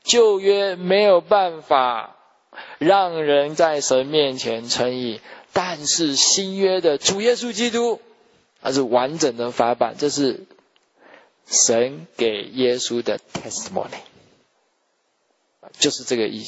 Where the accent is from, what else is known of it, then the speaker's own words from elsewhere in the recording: China; 好像我们那个我们中国人那个什么年糕啊